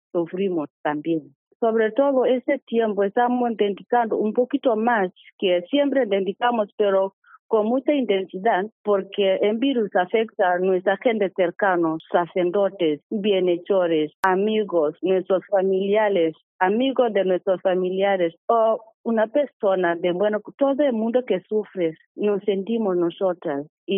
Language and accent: Spanish; Kenya; Spanish is a second language; moved away as an adult; now in A Coruña, Spain; desde que estuve en mi tierra, Kenia, pues me gustaba ser monja.